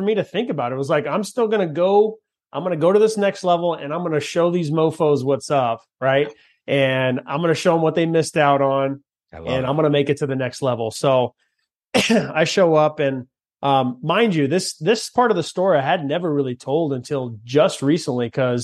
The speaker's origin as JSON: {"language": "English", "town": "Fresno", "region": "California", "country": "United States", "tie": "born or raised there", "said": "I grew up in the West Coast, so all the Pac-10 schools at the time"}